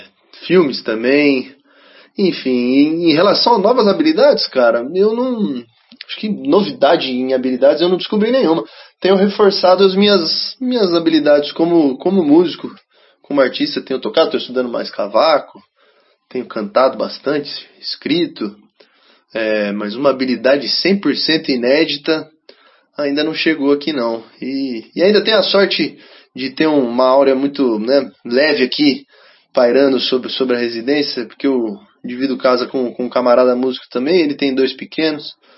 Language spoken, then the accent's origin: Portuguese; São Paulo, Brazil; moved away as an adult; now in Londrina, Brazil; Eu saí de São Paulo, sou natural de São Paulo, capital, e vim aqui para Londrina